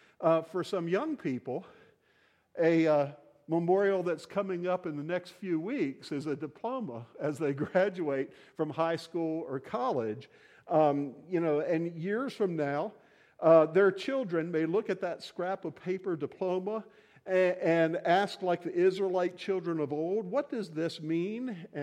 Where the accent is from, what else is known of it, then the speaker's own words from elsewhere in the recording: Parkville, Maryland, United States; You know, I grew up in just outside of Baltimore in Parkville, growing up in Parkville Baptist Church.